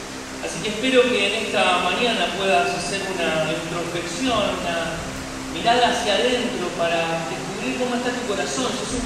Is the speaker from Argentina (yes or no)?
yes; Argentina; Pero bueno, nosotros somos así los argentinos, importamos cultura